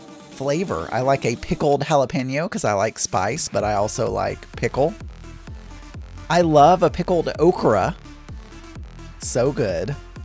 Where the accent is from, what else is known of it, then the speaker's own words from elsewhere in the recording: Canada; now in Germany; I'm Canadian and currently living in Germany